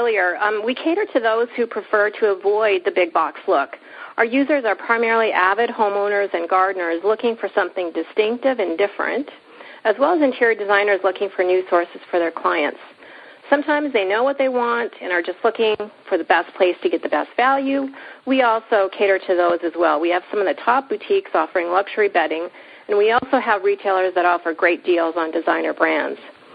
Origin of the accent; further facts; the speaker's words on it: United States; now in Canada; I can say that because I'm American living in Canada.